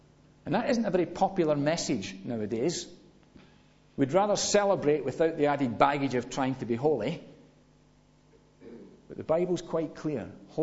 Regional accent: United Kingdom; I mean, we're British.

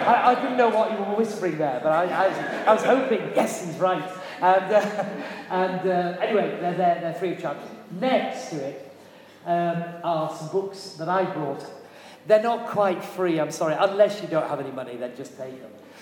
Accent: Yorkshire and the Humber, United Kingdom; but I come from Yorkshire, and I'm just visiting down here for a week.

